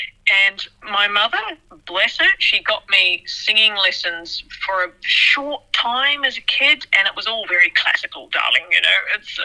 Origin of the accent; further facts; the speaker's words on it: Auckland, New Zealand; Lynn spends his life off the Tumut River, and I grew up on the Waitemata Harbour.